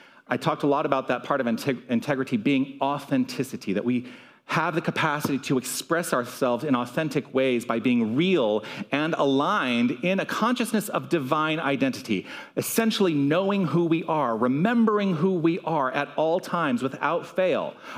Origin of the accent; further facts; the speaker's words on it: Tucson, Arizona, United States; But I think about, you know, growing up here in Tucson. I was born and raised here in Tucson.